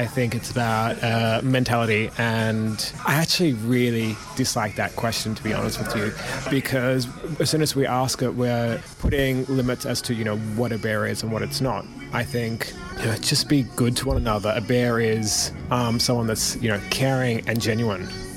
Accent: Victoria, Australia; I'm from Victoria

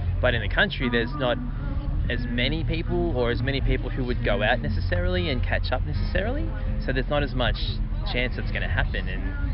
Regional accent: Wangaratta, Victoria, Australia; also born or lived in Melbourne, Australia / Brisbane, Australia; I grew up in Wangaratta, and then I moved to Melbourne for 6 years, then Brisbane for 5 years, and really saw a great culture of support and community in the different capital cities, and thought, I wanted to move back home to Wangaratta to be close to my family

